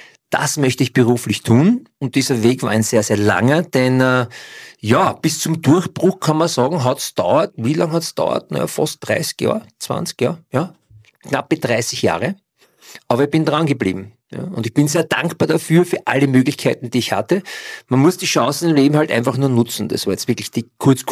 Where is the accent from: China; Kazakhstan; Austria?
Austria; Vienna; Oder zu Hause in Floridsdorf, wo ich aufgewachsen bin